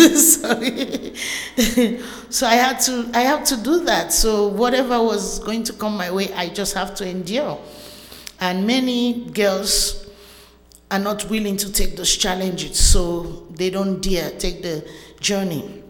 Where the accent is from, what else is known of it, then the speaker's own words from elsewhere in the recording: Sierra Leone; English is a second language; And I come from Sierra Leone. It's a very teeny country in Africa. It's small as the size of North Carolina.